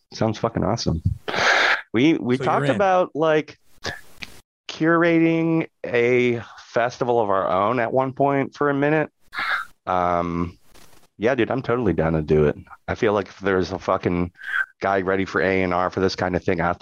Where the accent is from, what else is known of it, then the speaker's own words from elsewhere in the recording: Michigan, United States; I grew up in Michigan. So they had already taken over my high school by 1995.